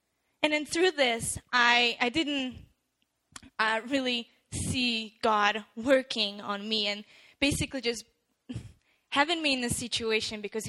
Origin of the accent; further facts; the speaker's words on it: Slovakia; moved away as an adult; So I was born and raised in Slovakia. I came here 2 years ago for the purposes of studying at Wenger College.